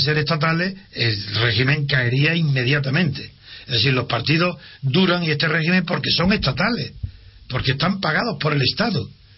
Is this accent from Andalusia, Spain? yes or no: yes; Andalusia, Spain; Yo soy andaluz y yo no tengo ERE.